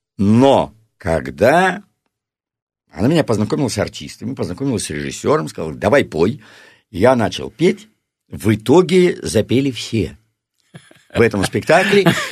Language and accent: Russian; Omsk, Omsk Oblast, Russia; Ну, во-первых, мы из Омска оба.